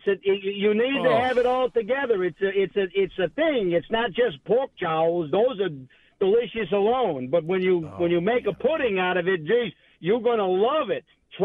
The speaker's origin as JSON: {"language": "English", "region": "New York", "country": "United States", "said": "I mean, I got thick skin. I'm from New York."}